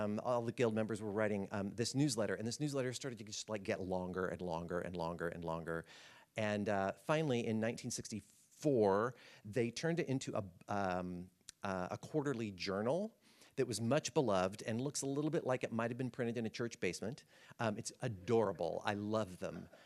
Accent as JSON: {"language": "English", "region": "Arkansas", "country": "United States", "said": "And I started in Arkansas because I'm from Arkansas originally"}